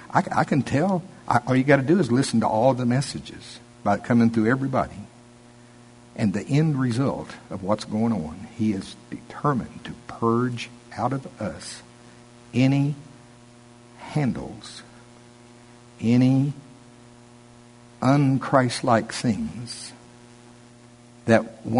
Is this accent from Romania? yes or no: no; United States; I grew up in Pottawatomie County, and we have county fairs down there.